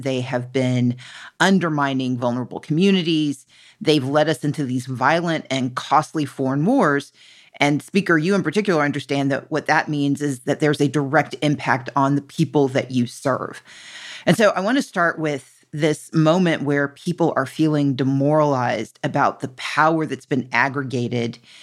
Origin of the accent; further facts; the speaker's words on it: Mississippi, United States; also born or lived in Georgia; I'm from Georgia, grew up in Mississippi.